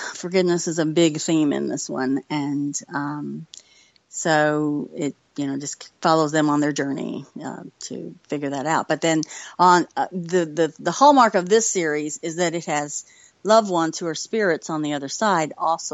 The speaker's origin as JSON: {"language": "English", "region": "Kentucky", "country": "United States", "tie": "born or raised there", "said": "I've kind of wanted to write something about my home state, Kentucky"}